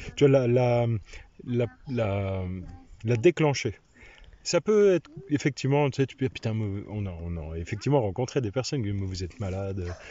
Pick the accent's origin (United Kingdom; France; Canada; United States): France; Reichshofen, Grand Est; Du nord de Strasbourg, à Reichshofen.